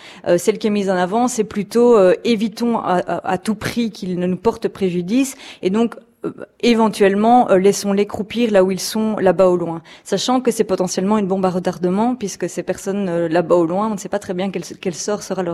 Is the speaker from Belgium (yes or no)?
yes; Belgium; Mais elle me fait sourire en tant que Belge